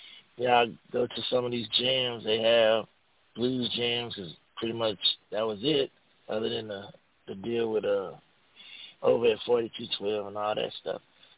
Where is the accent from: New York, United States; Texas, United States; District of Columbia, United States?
Texas, United States; Houston; I'm from Houston.